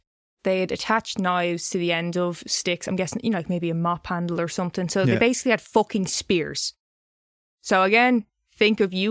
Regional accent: Ireland; I'm saying crack because I'm Irish, all right?

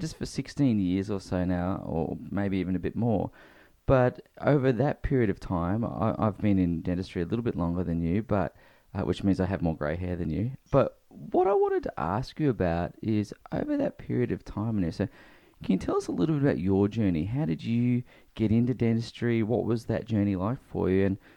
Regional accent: Australia; as an Australian

